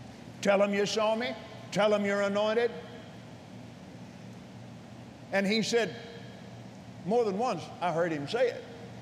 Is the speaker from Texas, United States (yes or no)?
yes; Abilene, Texas, United States; Now, where I was raised in Abilene, Texas, the man that lived next door to us came back from World War II.